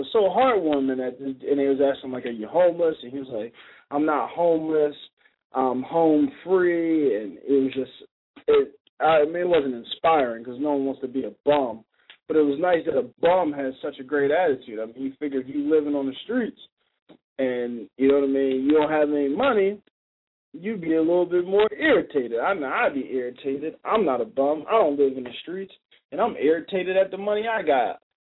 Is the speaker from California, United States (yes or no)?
no; New Jersey, United States; Now, if y'all don't know about New Jersey, I'm from New Jersey. New Jersey is it's two different, it's like four different states in one. You got North and South Jersey.